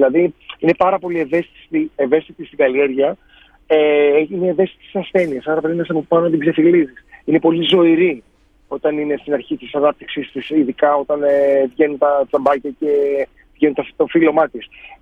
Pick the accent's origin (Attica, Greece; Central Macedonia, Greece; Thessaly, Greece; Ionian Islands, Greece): Ionian Islands, Greece; Δεν είναι επειδή είμαι κεφαλονίτης και το λέω.